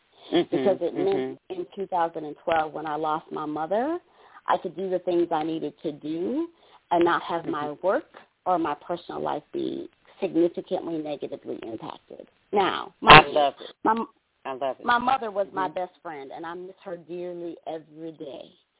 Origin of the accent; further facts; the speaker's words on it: Detroit, Michigan, United States; By way of background, I grew up in Detroit.